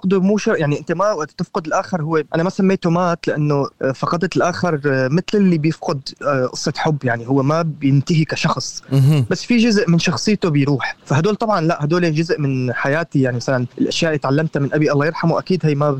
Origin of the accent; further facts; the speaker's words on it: Syria; moved away as an adult; لما طلعت من سوريا أنا ومحمد